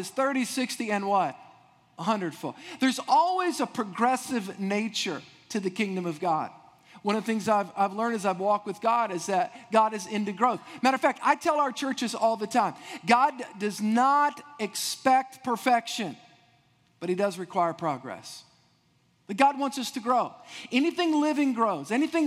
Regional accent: Louisiana, United States; And I grew up in, as Jeremy said, I grew up in South Louisiana.

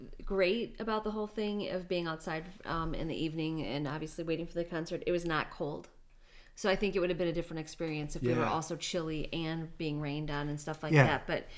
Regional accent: Chicago, Illinois, United States; I mean, we're from Chicago, so we've taken the train into the city for years, and taken the Metra and things like

